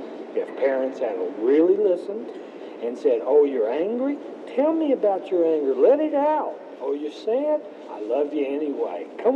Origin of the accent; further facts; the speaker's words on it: Alabama, United States; I'm from Alabama. That's how you have to teach me.